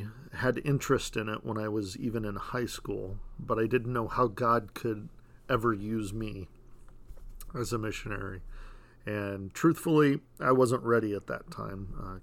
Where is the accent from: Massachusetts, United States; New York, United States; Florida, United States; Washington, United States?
Washington, United States; Born and raised in Washington State, and met Andrea in California